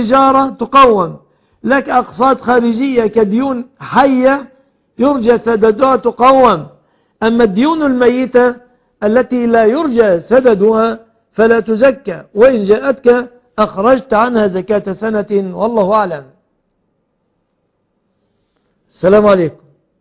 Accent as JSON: {"language": "Arabic", "country": "Egypt"}